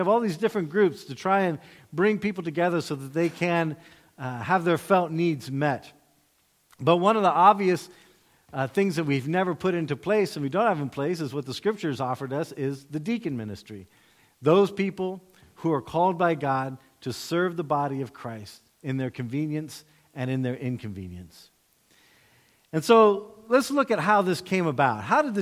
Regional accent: United States; As an American, for example, democracy, well, obviously that's how everything should be.

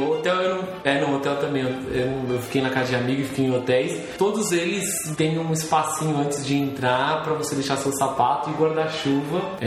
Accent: Brazil; Porque por onde eu moro, a gente faz isso, né? Eu sou do Brasil e lá a gente dá sinal pro ônibus parar.

